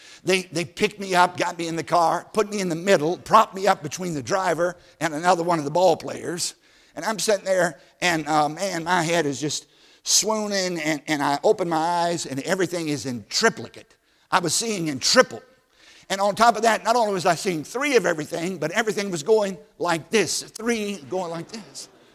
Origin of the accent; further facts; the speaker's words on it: Virginia, United States; I grew up in Southside, Virginia. I think I told you that, on a tobacco farm. We lived a half a mile off a secondary road.